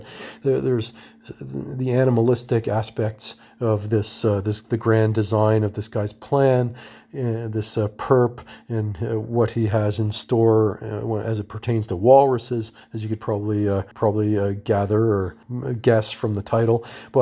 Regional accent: Toronto, Ontario, Canada; And in my hometown of Toronto

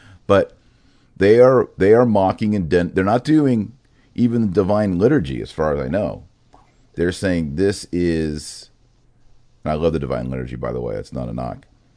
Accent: Texas, United States; I grew up in Texas as a Protestant.

